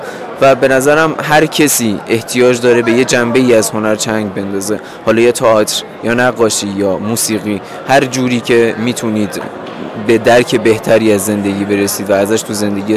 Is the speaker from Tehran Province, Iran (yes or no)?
no; Sanandaj, Kurdistan, Iran; now in Gorgan, Iran; شهر خودم سنندجه که من اصالتا سنندجی ام و یکی شهریه که توش دانشجو هستم و ساکنم الان